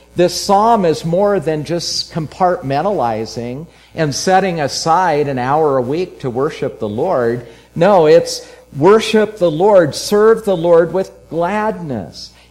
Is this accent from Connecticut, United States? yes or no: no; Nebraska, United States; They got to know me, learned I was from Nebraska, Alvy.